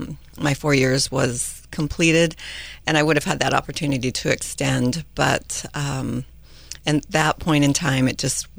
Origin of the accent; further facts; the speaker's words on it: Santa Rosa, California, United States; also born or lived in Orange, California; I grew up in Santa Rosa, out in the Oakmont area, out in the country. So that, you know, that background was just amazing. My parents moved us up from Orange, California